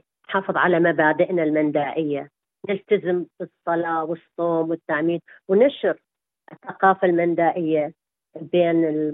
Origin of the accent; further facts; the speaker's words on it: Iraq; also born or lived in Jordan; now in Australia; احنا كان يعني ظروف قصتنا انه طلعنا من العراق مضطهدين